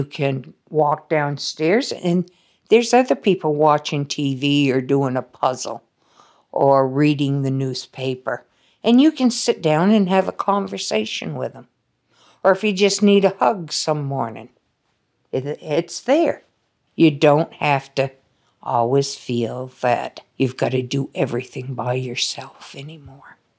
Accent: Vermont, United States; everything is totally different than the way we grew up up here in Vermont.

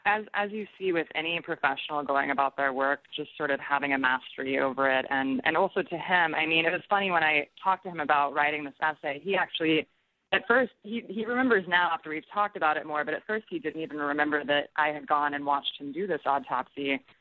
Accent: Kansas, United States; where I grew up in Kansas in Shawnee County, there was not a permanent coroner in the county.

